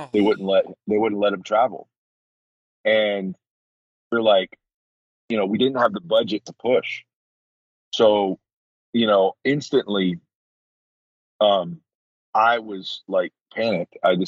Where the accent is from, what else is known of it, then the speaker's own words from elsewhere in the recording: Birmingham, Alabama, United States; it was a story that my dad used to tell us as a bedtime story growing up in Birmingham, Alabama.